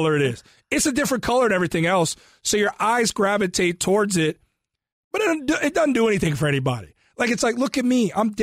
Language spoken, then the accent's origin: English; Cincinnati, Ohio, United States; Because I'm a big Cincinnati Bengals guy, born and raised in Cincinnati.